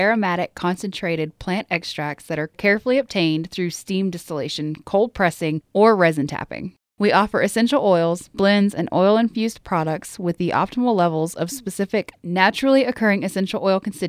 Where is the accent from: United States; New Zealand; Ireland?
United States; Tennessee; now in Colorado, United States; I'm originally from Tennessee, and then about 13 years ago, moved out here to Colorado with family.